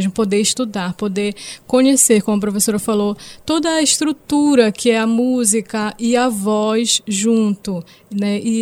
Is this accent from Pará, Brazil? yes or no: yes; Abaetetuba, Pará, Brazil; now in Belém, Brazil; Eu venho do interior, venho de Abaetetuba, então estou há pouco tempo em Belém.